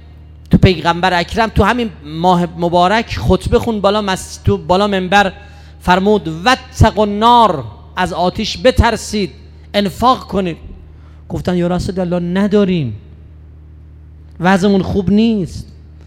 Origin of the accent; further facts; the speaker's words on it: Qom, Iran; ما قمیم، ما کنار کریمه اهل بیتیم،